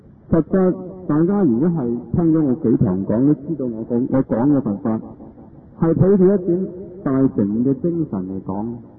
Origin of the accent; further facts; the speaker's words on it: Hong Kong; 是我们香港人的福